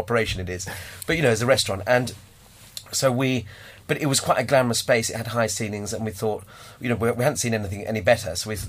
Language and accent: English; East Midlands, United Kingdom; when we were growing up in Rutland, in the kind of late 70s, early 80s